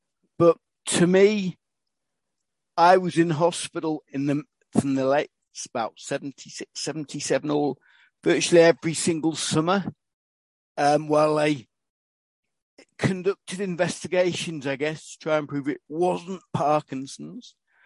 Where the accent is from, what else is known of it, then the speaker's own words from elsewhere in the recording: Liverpool, North West England, United Kingdom; born there; My family background is quite odd because I was actually adopted from Liverpool at 18 weeks old.